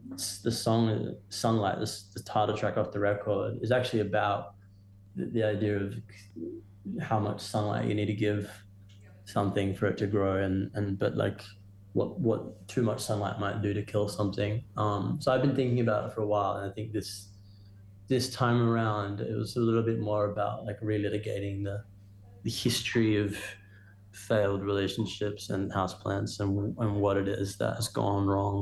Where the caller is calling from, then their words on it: Los Angeles, California, United States; I'm calling from LA, and actually, I'm just looking out the window.